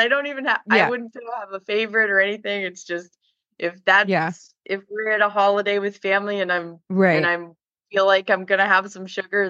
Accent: Vermont, United States; I'm from Vermont, so I've literally driven a truck pretty much my entire life

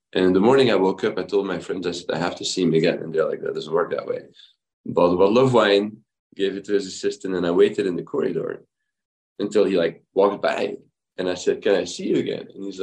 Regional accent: Belgium; English is a second language; moved away as an adult; now in Louisville, United States; So I'm from Belgium originally. I went to medical school at the University of Leuven, and I came to Louisville, Kentucky in 1999

